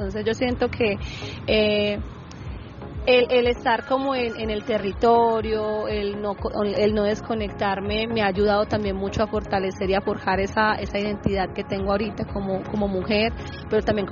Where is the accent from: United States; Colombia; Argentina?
Colombia; Medellín, Antioquia; also born or lived in Chocó; yo soy una mujer criada aquí en Medellín, pero yo nací en el Chocó y trato siempre como de vincular o seguirme como reconectando con mi comunidad.